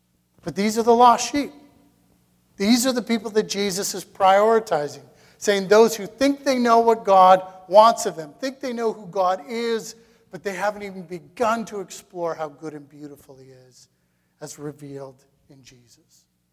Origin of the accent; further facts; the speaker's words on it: Canada; But what's helpful for us as Canadian Christians is to recognize that the church needs to hear that this promise is being fulfilled.